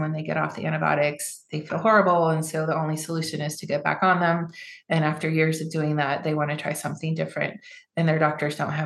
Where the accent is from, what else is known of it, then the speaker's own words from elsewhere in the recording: Savannah, Georgia, United States; I grew up in Savannah, and I lived on Isle of Hope, and there's lots of bugs and nature and mosquitoes and, you know, spiders and all kinds of things.